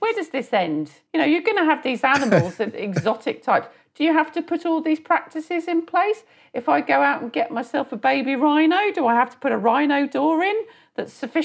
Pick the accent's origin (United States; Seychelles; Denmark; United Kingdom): United Kingdom; England; Because we're very English, aren't we? Nobody wants to say anything.